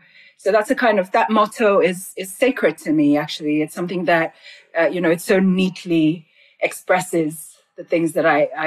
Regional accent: Lagos, Nigeria; So I grew up in Lagos in Nigeria, which is a very cosmopolitan city.

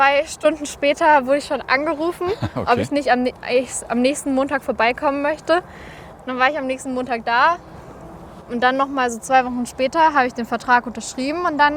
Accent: Recklinghausen, North Rhine-Westphalia, Germany; ich komme aus Recklinghausen. Ich bin 20 Jahre alt.

